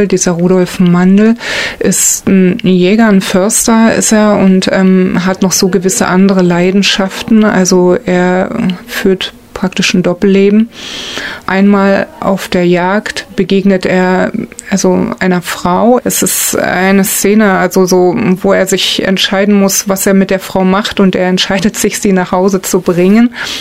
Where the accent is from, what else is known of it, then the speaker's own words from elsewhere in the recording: Berlin, Germany; now in Greifswald, Germany; Und ich komme eigentlich aus Berlin. Ich bin dort aufgewachsen und lebe halt seit einem Jahr in Greifswald.